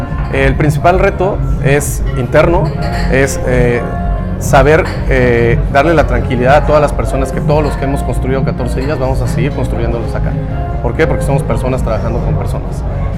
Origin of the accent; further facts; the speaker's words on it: Mexico; nuestra importancia como mexicanos.